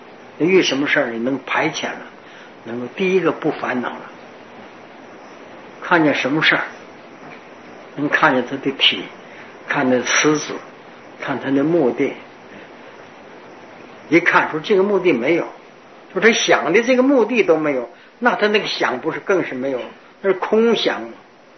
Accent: Northeast China, China; 我们从小，我是生在东北，我们东北有个口头语叫妈了巴子

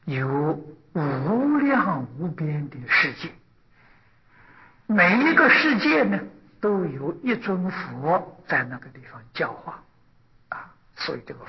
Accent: China; 所以这个罗什大师译本呢，我们中国人非常喜欢读啊，就像中国人自己写的文章一样啊。

